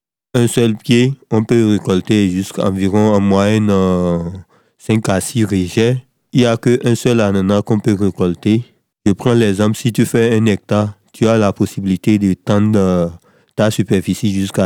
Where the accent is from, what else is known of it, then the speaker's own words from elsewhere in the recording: Benin; now in France; Je suis béninois. Je viens d'arriver en Bretagne.